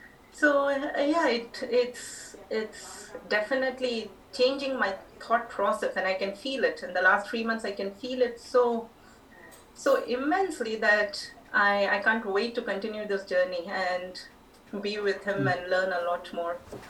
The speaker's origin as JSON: {"language": "English", "country": "India", "said": "I'm an Indian, obviously"}